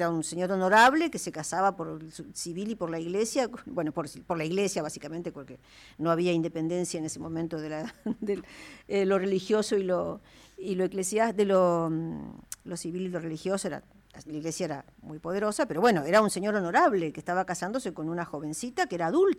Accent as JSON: {"language": "Spanish", "country": "Argentina", "said": "Aceptemos que todos somos argentinos"}